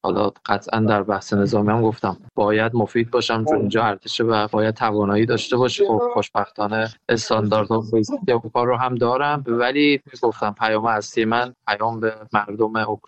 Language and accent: Persian; Iran; شاید مردم عادی بعضیشون با لباس نظامی نباشی بگی از ایران اومدم